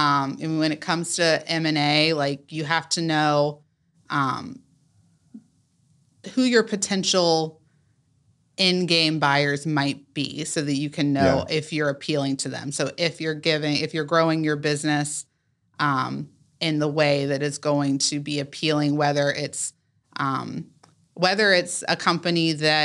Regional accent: Raleigh, North Carolina, United States; I grew up in Raleigh for a long time, went away for a while, and have been back for about 4 years.

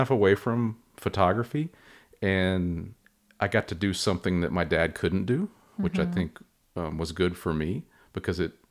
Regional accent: Fort Worth, Texas, United States; I think Fort Worth is a smaller place than Dallas, so it's kind of, I wouldn't say it's a small town by any means at all

